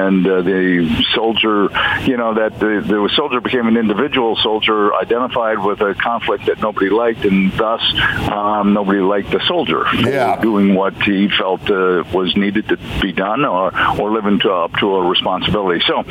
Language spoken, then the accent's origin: English; Midwest, United States; And so I talk about growing up in the Midwest, and I talk about coming to Pittsburgh when they're losers